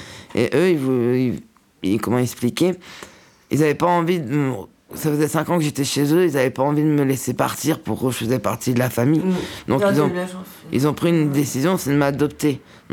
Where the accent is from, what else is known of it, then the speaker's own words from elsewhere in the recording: Nantes, Pays de la Loire, France; Moi, j'ai vécu toute une bonne partie de ma vie vers Nantes, l'agglomération nantaise. Je suis né à Nantes. J'étais abandonné vers mes 2 ans dans un foyer de l'ASE à Nantes.